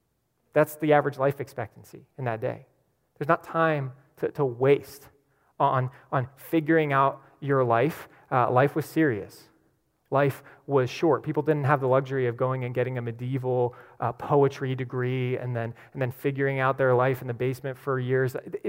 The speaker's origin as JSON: {"language": "English", "town": "Vienna", "country": "United States", "tie": "born or raised there", "said": "I grew up in Vienna. And you know, it's considered a small town in America. It's got over 15,000 people."}